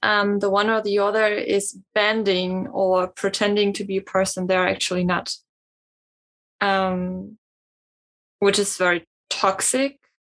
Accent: Germany; English is a second language; So, for example, Nacho's from Argentina, I'm from Germany.

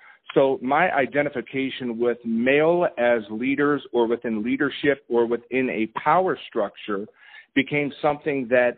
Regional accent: Northeast, United States; And I grew up in the Northeast, so for us to go into New York specifically, I would go into Harlem.

